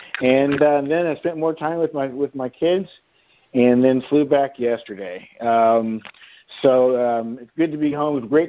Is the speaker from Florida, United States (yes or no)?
no; Dallas, Texas, United States; I can't wait to see you guys in just a few months here in my home town here in Dallas.